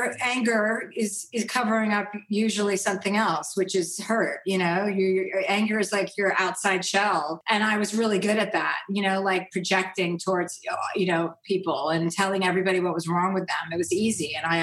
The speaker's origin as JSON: {"language": "English", "region": "New Jersey", "country": "United States", "said": "Like, I'm from New Jersey. I grew up with six kids."}